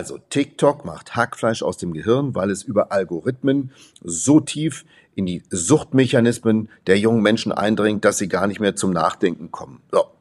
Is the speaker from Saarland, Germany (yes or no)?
yes; Perl, Saarland, Germany; übrigens meine alte Heimat, habe ja in Perl lange Zeit gelebt und da kennt man sich aus.